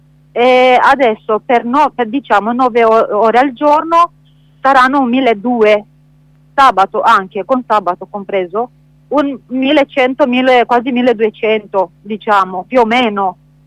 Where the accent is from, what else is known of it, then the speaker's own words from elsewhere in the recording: Romania; Italian is a second language; ma mi scusate, anche che sono anche rumena.